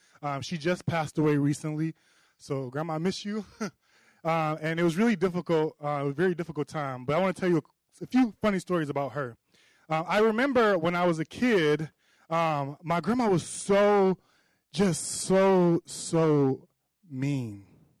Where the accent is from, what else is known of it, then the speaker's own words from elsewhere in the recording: Detroit, Michigan, United States; I'm from Detroit, Detroit. Amen. Amen. That's right. That's where good people live.